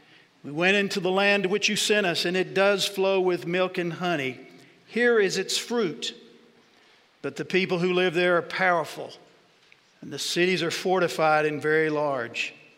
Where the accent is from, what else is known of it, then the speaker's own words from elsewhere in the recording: Texas, United States; now in North Carolina, United States; I said, I am from Texas. I just live in North Carolina right now. And I have found that being a native Texan is an identity best enjoyed when you don't live in Texas.